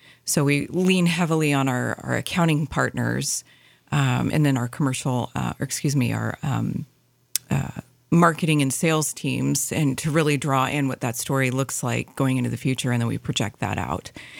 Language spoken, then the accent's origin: English; Seattle, Washington, United States; moved away as an adult; now in Sandpoint, United States; So I've been in the Sandpoint area with my family since the October of 2020. And so I hail from the Seattle area.